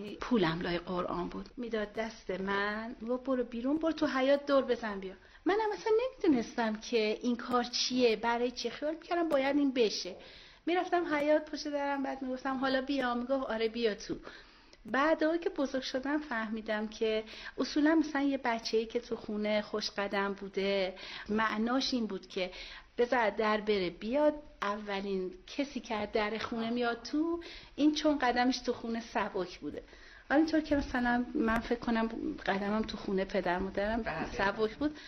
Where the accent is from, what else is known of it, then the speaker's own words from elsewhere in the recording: Tehran, Tehran Province, Iran; ما پدر و مادرم و همچنین خودم اهل تهران هستیم.